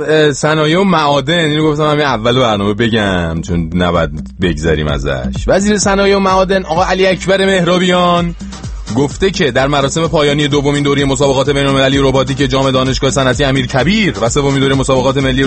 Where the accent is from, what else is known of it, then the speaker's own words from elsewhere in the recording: Iran; moved away; من چند وقت آقا از ایران اومدم بیرون،